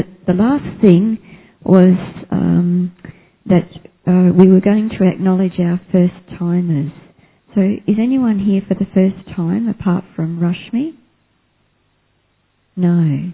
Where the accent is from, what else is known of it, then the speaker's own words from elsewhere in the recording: Australia; See, you can see I'm from Australia.